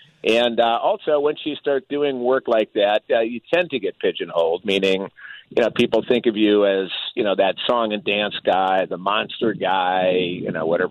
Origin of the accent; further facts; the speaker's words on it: Barrington, Illinois, United States; I am actually from Barrington, Illinois. That's where I grew up. It's about 40 miles northwest of Chicago, so...